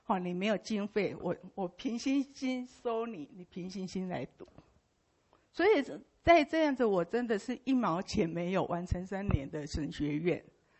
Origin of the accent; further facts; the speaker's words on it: Taiwan; 那时候我心里好紧张，我是台湾人啊。